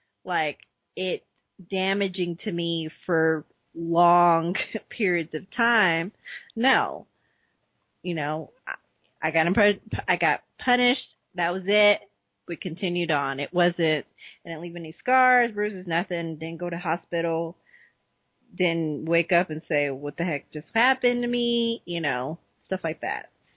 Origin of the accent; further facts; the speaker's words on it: the South, United States; He's like, well, I'm from the South. I was like, I am too.